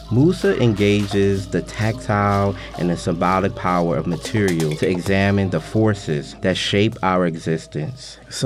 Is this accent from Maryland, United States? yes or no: yes; Baltimore, Maryland, United States; I am an electronic musician, poet, and cross-disciplinary artist born and raised in Baltimore.